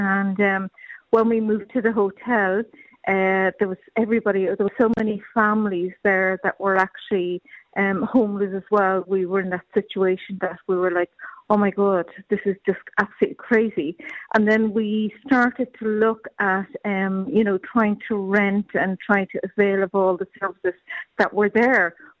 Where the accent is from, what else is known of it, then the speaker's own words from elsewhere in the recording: Dublin, Leinster, Ireland; now in Cork, Ireland; I'm from Dublin originally, and I came down and I built my house in Cork